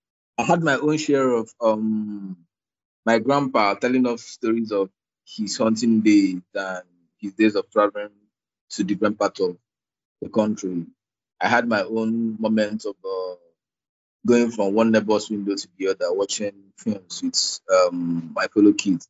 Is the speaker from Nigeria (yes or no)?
yes; Nigeria; I'm a Nigerian filmmaker.